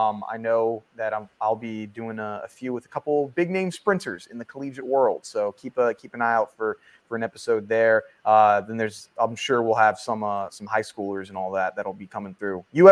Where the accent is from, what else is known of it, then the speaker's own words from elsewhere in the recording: Philadelphia, Pennsylvania, United States; so since I'm from Philly, I ran in a couple times in middle school, high school, college, a few times.